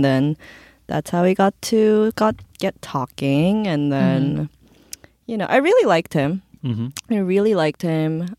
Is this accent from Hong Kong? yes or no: yes; Hong Kong; And I am Korean, and like Hush Mama, I grew up in Hong Kong for about half my life.